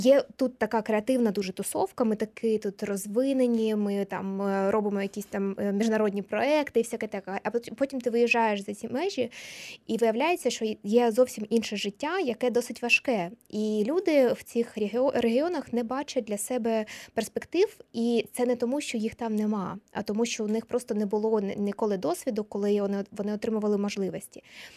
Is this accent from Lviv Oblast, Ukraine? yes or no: no; Luhansk, Luhansk Oblast, Ukraine; я після початку війни я не попала в Луганськ, звідки я родом, тому що, власне, там був кордон